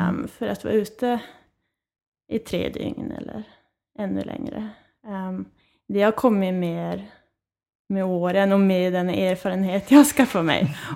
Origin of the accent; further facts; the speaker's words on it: Överkalix, Norrbotten County, Sweden; Jag är uppvuxen i Överkalix. Och där var det mest längdskidor som gällde. Sen jag pluggade i Umeå.